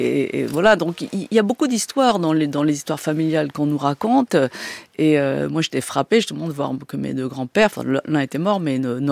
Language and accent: French; France; pourquoi on est en Allemagne, quand on est français